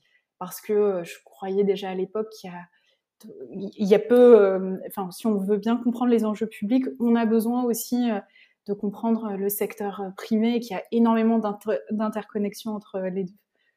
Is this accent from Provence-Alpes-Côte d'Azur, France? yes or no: no; Montpellier, Occitanie, France; Donc je viens de Montpellier, dans le sud de la France, et c'est là où j'ai fait toutes mes études jusqu'au... jusqu'à la fin du lycée.